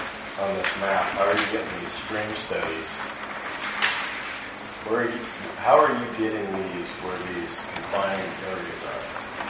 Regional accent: Washington, United States; I know for I grew up on the Hoquiam River, and I knew when he set the trap on the Hoquiam River.

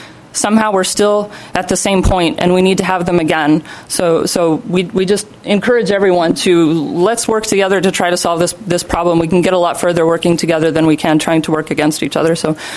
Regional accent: Idaho, United States; I come from Idaho, where I had an opportunity to work with a tribe over there in my graduate research

